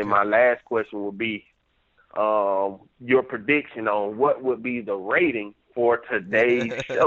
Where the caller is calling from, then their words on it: Georgia, United States; How you doing today, James? … from Georgia.